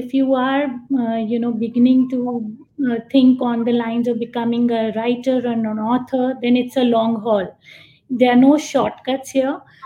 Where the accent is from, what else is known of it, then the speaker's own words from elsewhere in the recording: India; because India is my home country and I knew people there, so I got my books published there.